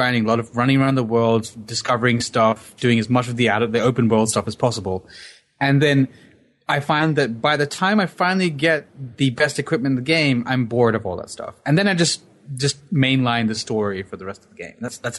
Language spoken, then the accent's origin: English; Australia; I'm Australian